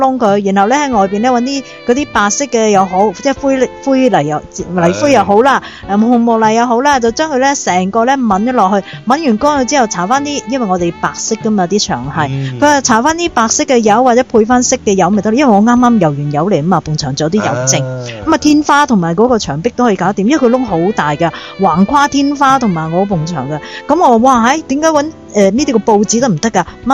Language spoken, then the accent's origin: Cantonese; China; 我谂我会走去咧，我哋中国人嘅五金铺嗰度咧